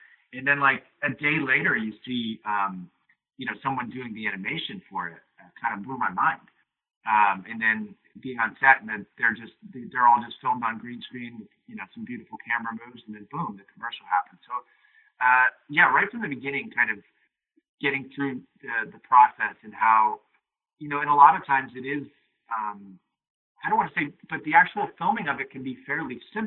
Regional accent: Cohasset, Massachusetts, United States; I grew up in Cohasset, Massachusetts. It's a picturesque little beach town about 40 minutes south of Boston.

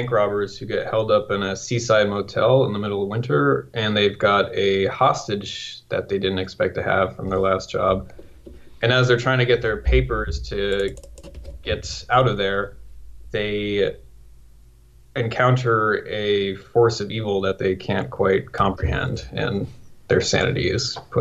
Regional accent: Connecticut, United States; I grew up in Connecticut in a small farm town, and I think my interest in filmmaking just kind of came from watching a lot of movies.

